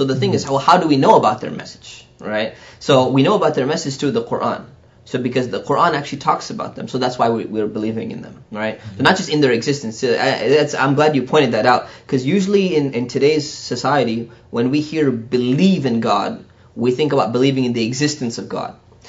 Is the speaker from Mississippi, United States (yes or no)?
no; California, United States; I grew up in Orange County here. I grew up in a very, you know, mixed environment, different cultures and everything.